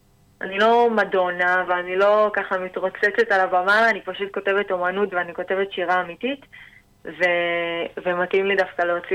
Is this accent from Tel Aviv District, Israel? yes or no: no; Netanya, Central District, Israel; לא, אני לא מהצפון. Mm-hmm. אני מנתניה, פה מהשרון.